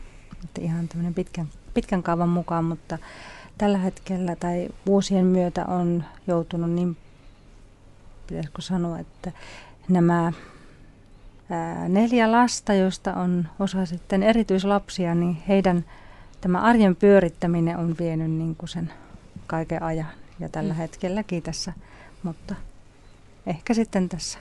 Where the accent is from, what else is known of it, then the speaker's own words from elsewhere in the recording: Haukipudas, North Ostrobothnia, Finland; Mä oon syntynyt ja kasvanut aina aikuisikä asti Haukiputaalla. Elikkä tuttu paikka on tuo naapuri, tai nykyään Ouluun kuuluva kunta.